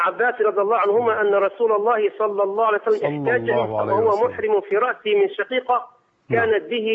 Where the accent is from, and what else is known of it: Upper Egypt, Egypt